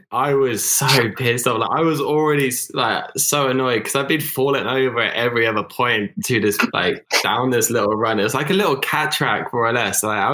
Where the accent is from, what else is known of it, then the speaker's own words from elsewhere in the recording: Germany; I grew up in Germany.